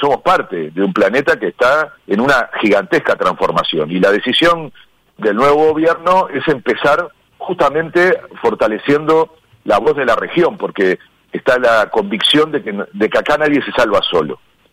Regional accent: Argentina; Sé que siendo argentino es muy difícil sacarle a los argentinos esa sensación de propiedad

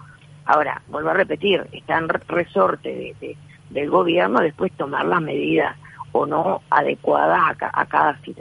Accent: Uruguay

